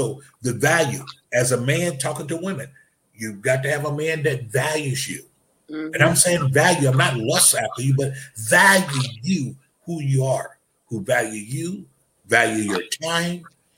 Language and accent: English; Alabama, United States; I'm rooting for everything out of Alabama. Why? Because I'm from Alabama.